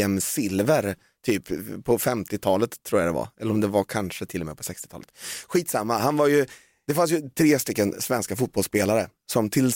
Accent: Valdemarsvik, Östergötland, Sweden; när jag växte upp i Valdemarsvik

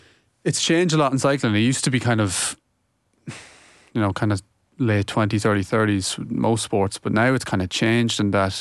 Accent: Ireland; It's just great to watch as a cycling fan, and especially as an Irish cycling fan.

